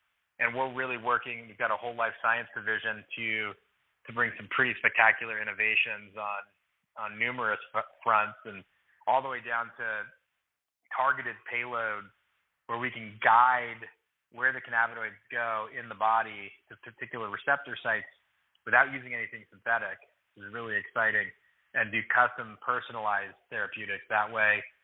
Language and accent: English; California, United States; I grew up in the Bay Area and went to the leading life science IP firm globally.